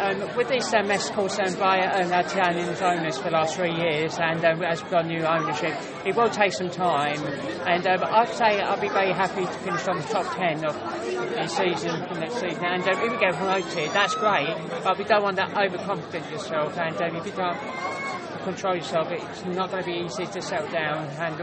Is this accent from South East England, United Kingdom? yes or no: yes; Worthing, South East England, United Kingdom; season ticket holder for the gallery, remember? And I'm from Worthing, West Sussex, near Brighton.